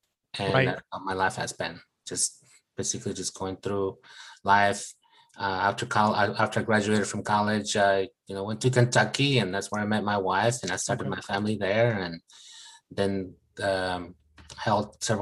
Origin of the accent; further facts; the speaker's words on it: Colombia; My background is I'm from Colombia, South America.